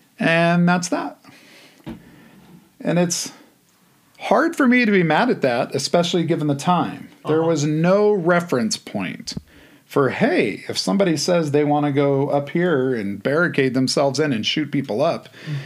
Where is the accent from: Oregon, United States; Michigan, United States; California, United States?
California, United States; he's giving me a hard time because I'm from California.